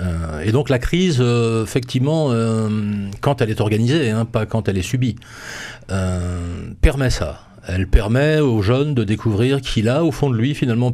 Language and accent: French; France; des jeunes qui, chez nous en France, sont dans la difficulté